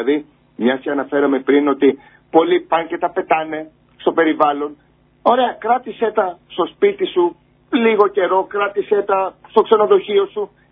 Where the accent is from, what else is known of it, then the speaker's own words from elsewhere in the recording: Fragkata, Ionian Islands, Greece; Πριν κάποια χρόνια το είχαμε κάνει πιλωτικά εδώ στο χωριό μου στα Φραγκάτα.